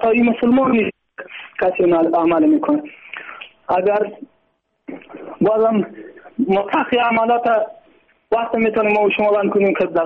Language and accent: Persian; Kandahar, Afghanistan; مخلصا قندار.